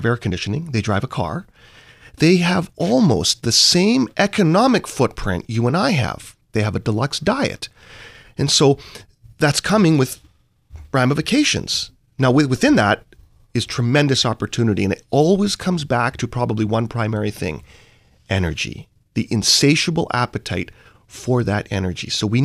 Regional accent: Vancouver, British Columbia, Canada; I come from Vancouver, Canada, and I think it's pretty much the same around North America.

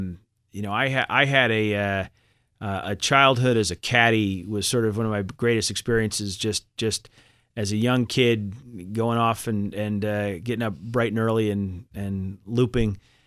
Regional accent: Boston, Massachusetts, United States; I grew up in Boston. And but Chubb was offering me a job in New York, and you know, for a Boston kid who'd never spent time in New York

